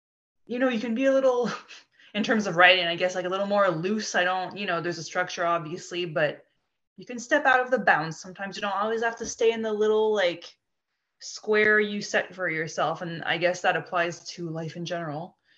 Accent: France; accent: French; English is a second language; it's probably easier than me just saying it with my French accent.

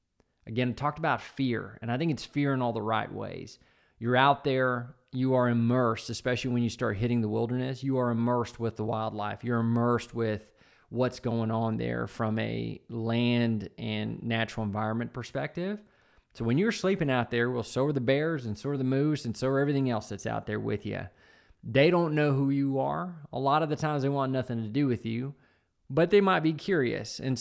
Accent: Texas, United States; I'm a Texan, and I'll tell you, I'm proud of how big our state is.

